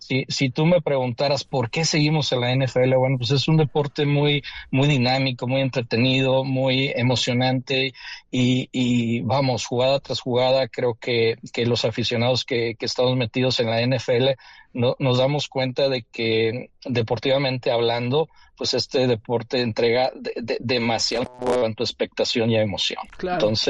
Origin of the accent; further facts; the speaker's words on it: San Luis Potosí, Mexico; Desde San Luis Potosí, y he escuchado que hay un amplio auditorio en San Luis Potosí para este programa